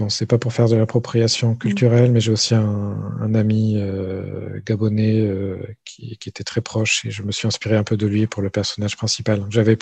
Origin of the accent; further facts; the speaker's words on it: Brussels, Brussels-Capital Region, Belgium; j'ai grandi à Bruxelles, pas loin d'un musée colonial, mais vraiment colonial